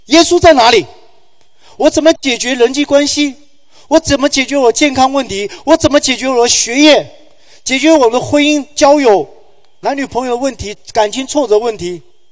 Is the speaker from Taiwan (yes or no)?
yes; Taiwan; 我是从台湾来的，